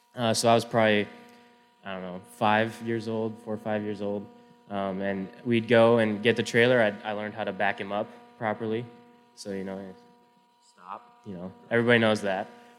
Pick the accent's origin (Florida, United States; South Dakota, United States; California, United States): South Dakota, United States; Spearfish; I'm from Spearfish, South Dakota. That's the beautiful Black Hills.